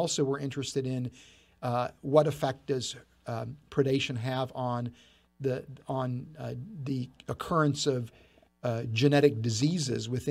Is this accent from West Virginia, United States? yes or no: yes; West Virginia, United States; I mean, if there's any place in the world that I would call home, it'd be the hills of West Virginia. So I'm a mountaineer at heart, and I've just got incredibly wonderful memories about growing up in West Virginia.